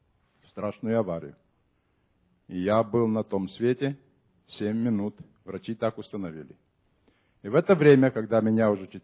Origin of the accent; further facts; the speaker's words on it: Kotovsk, Odesa Oblast, Ukraine; Сам я с Украины, с Одессы. Одесская область, Котовск. Жена с Молдавии.